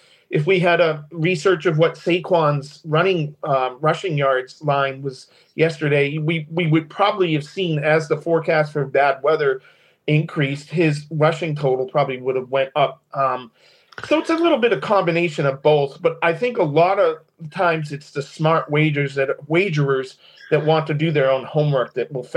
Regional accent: Massachusetts, United States; My hometown right near Worcester, Massachusetts, had their biggest snowstorm in record in early to mid-December.

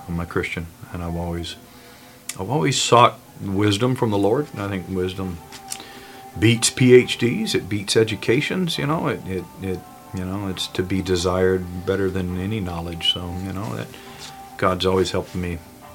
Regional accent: the South, United States; I grew up in the South, pretty competitive part of the South, football.

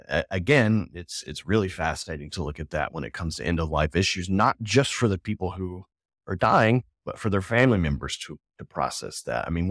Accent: Alabama, United States; I'm now living back in my home state of Alabama

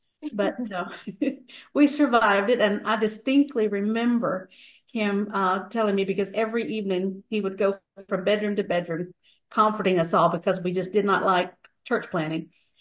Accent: Mississippi, United States; I'm from North Mississippi. Right now I live in a little town called Saltillo, which is about 3 or 4 miles from Tupelo, Mississippi.

